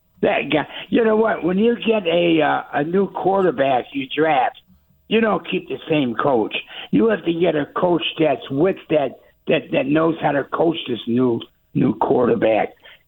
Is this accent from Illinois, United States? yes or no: yes; Chicago, Illinois, United States; I'm from Wrigleyville. Wrigley, how old? I'll be 86 in December.